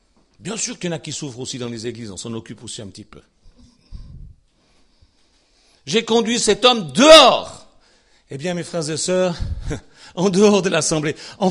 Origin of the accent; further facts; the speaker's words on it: Switzerland; C'est pourquoi, moi, ça, je suis suisse. Au début, j'étais pas dans mon pays ici, donc ça marchait super bien.